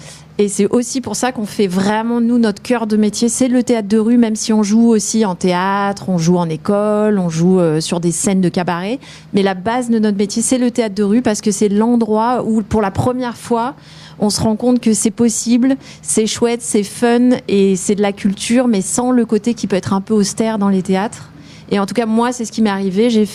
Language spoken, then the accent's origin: French; south of France, France; Je suis originaire du sud de la France.